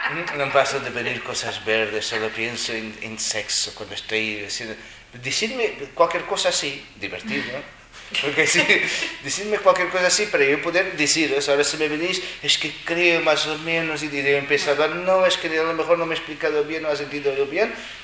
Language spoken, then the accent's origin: Spanish; Portugal; now in Spain; Si me gustaran, escucharía fado y seguiría viviendo en mi país. Yo no lo hago, ¿vale? Qué malo que puede ser de Portugal. Pero si ellos hablan mal de Portugal, yo lo defiendo, ¿eh?